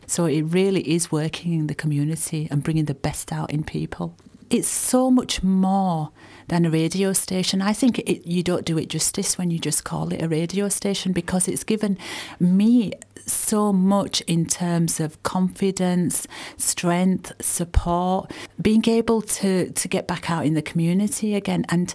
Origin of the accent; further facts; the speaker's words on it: Bradford, Yorkshire and the Humber, United Kingdom; I'm born and bred in Bradford, so very proud of my Bradford roots.